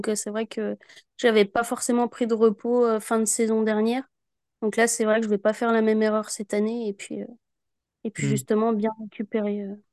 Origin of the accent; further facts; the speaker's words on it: Bourgogne-Franche-Comté, France; moi, je suis de Saône-et-Loire.